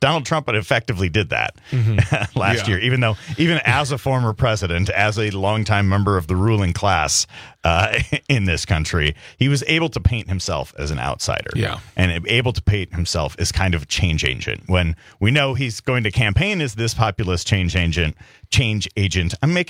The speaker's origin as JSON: {"language": "English", "region": "Wisconsin", "country": "United States", "tie": "born or raised there"}